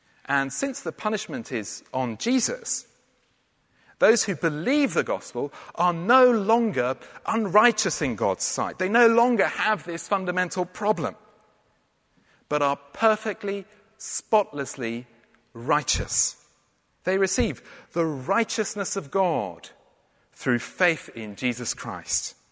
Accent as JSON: {"language": "English", "region": "England", "country": "United Kingdom", "said": "It would feel kind of wrong to wear a kilt as an Englishman."}